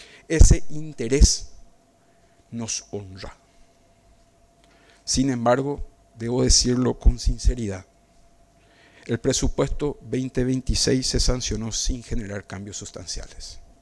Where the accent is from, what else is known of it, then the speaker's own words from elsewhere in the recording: Paraguay; de la cual formo parte como representante paraguayo